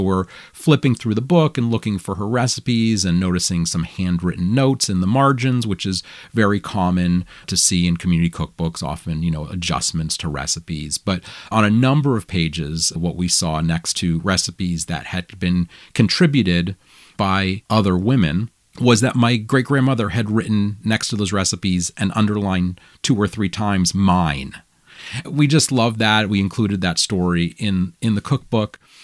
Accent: Augusta, Maine, United States; The first was growing up in Maine, and the second was growing up Jewish in Maine. And growing up Jewish in Maine is no easy feat, especially in Augusta, where I grew up

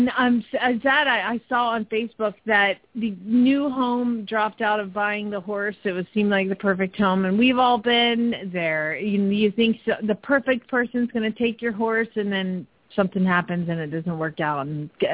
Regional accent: United Kingdom; I'm so British.

